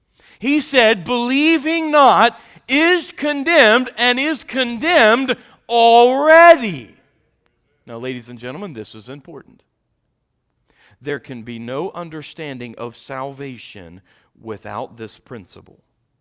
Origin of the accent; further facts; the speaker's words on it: Parkersburg, West Virginia, United States; born there; Where they marked where I was born in West Virginia, sure was.